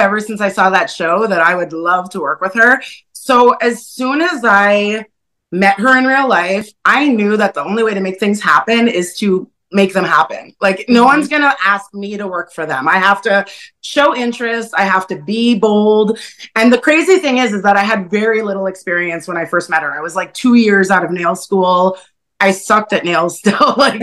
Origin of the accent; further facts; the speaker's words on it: Canada; I'm from Canada and I'm your biggest fan.